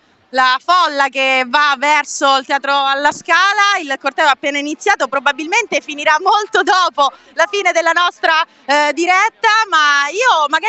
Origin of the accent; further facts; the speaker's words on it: Syria; Italian is a second language; Io spero che vengo dalla Siria e quindi sono qui per poter gridare al mondo